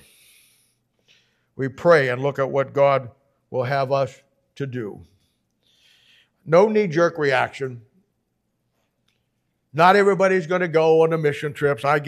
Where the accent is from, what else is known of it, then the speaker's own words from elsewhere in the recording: Canton, Ohio, United States; I said, from Canton, Ohio. I said, I grew up in the Canton Baptist Temple.